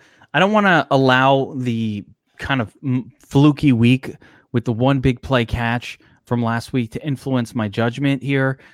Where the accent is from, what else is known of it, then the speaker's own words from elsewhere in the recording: Brooklyn, New York, United States; Listen, I'm from Brooklyn.